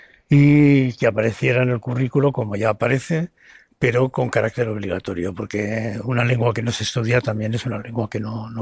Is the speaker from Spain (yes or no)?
yes; Aragon, Spain; accent: Aragonese-influenced Castilian; Yo tengo como lengua materna un castellano muy, muy rico en aragonesismos, muy, muy, muy aragonesizado, por decirlo de alguna manera